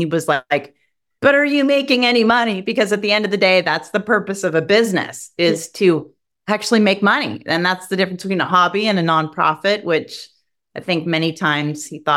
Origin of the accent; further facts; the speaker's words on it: Pasadena, California, United States; So we got into the restaurant business back in my hometown of Pasadena, California.